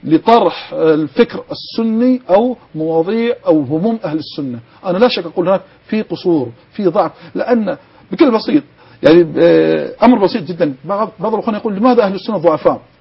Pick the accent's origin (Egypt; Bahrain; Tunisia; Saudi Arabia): Bahrain; لكن الآن عندنا في البحرين الأمن متماسك